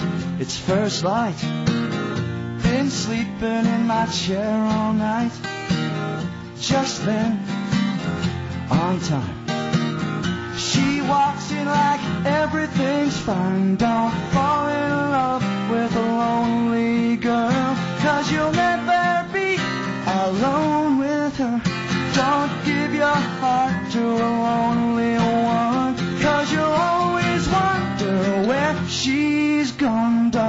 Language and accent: English; Kansas, United States; moved away as an adult; Live in the city. Yeah, I moved here a couple decades ago. But I am from Kansas.